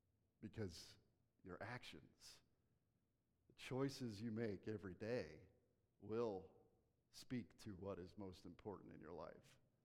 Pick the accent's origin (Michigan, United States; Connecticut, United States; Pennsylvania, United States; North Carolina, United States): Pennsylvania, United States; Hershey; So, as Barry said, I grew up in Hershey, Spring Creek congregation there